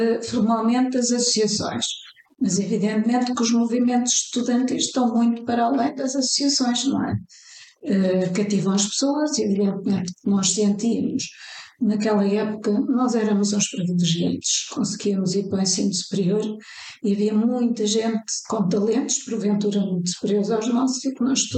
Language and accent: Portuguese; Porto, Norte, Portugal; Nasci no Porto e fiz toda primária e secundária no Porto.